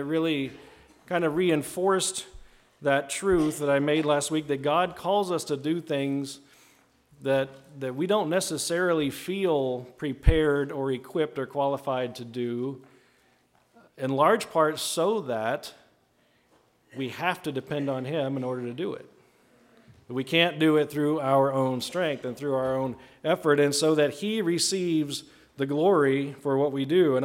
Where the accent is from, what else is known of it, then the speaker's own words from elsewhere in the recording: East Coast, United States; now in South Dakota, United States; I grew up in the East Coast, like, so how did you end up in the middle of South Dakota?